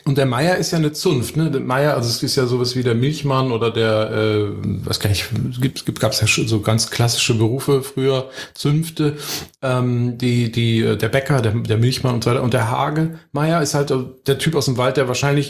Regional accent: Spain; also born or lived in Berlin, Germany; Und dann bin ich natürlich tatsächlich in Spanien auch noch aufgewachsen, habe da also Spanisch Abitur auch gemacht. Und deswegen ist mir auch das Spanische sehr nah.

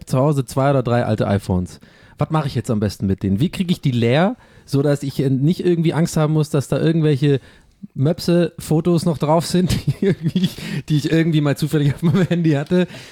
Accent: Tübingen, Baden-Württemberg, Germany; Nee, bei uns in Tübingen

